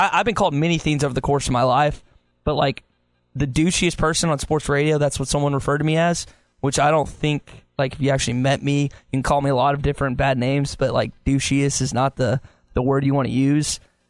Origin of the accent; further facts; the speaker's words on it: Little Rock, Arkansas, United States; And I grew up in Little Rock, so I grew up listening to him and Rick Schaefer for so long.